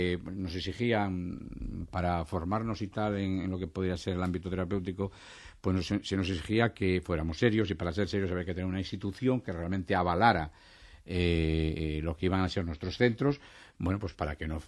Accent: Asturias, Spain; yo estaba en Madrid, pero soy de Asturias.

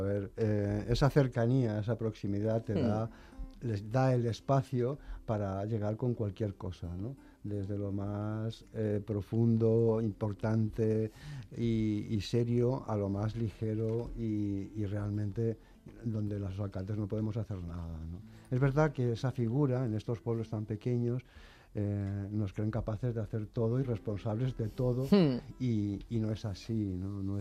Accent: Madrid, Community of Madrid, Spain; De Madrid, soy del Foro, nací en la calle de la Fe número 1, en una guardilla, en la plaza de Lavapiés, hijo de la portera, doña Concha.

